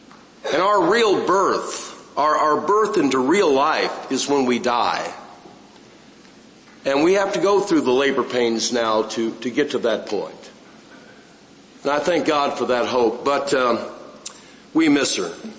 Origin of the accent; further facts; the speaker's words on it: Illinois, United States; I'm from East Central Illinois, born in Champaign County, raised there on a farm, and live about 3 miles from the farm now.